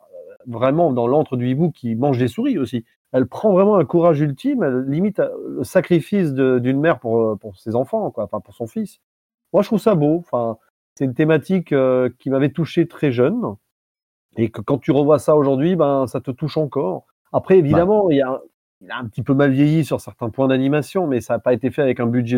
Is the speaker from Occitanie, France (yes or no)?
yes; Nîmes, Occitanie, France; born there; comme je suis né à Nîmes, il a dû avoir une connexion.